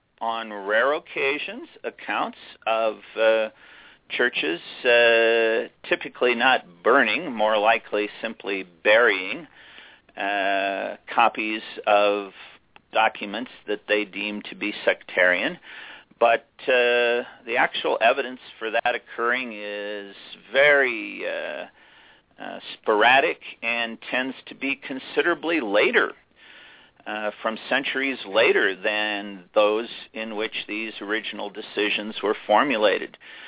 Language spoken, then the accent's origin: English; Illinois, United States; even though I'm from Northern Illinois and I fantasize about seeing them in a World Series in my lifetime.